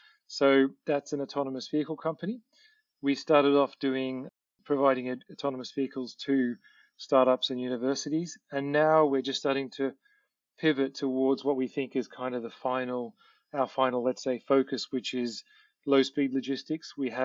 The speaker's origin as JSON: {"language": "English", "country": "Australia", "moved": "as an adult", "lives_now": "United Kingdom", "said": "So I'm from Australia, actually. Lived in the UK for now over 25 years. Came over here to do Formula One, actually, in 96."}